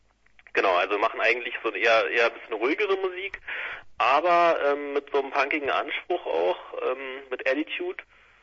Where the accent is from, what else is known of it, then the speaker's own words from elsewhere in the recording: Berlin, Germany; Wir kommen aus Berlin. Wir sind echte Berliner gewissermaßen.